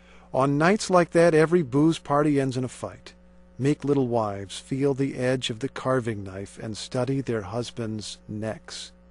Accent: Indianapolis, Indiana, United States; Oh, Indianapolis.

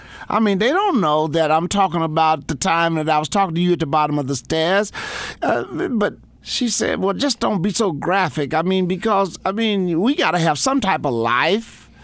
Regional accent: Michigan, United States; also born or lived in Texas; because that's why I don't have a southern draw to my accent, because I was raised in Michigan. So I went to Texas.

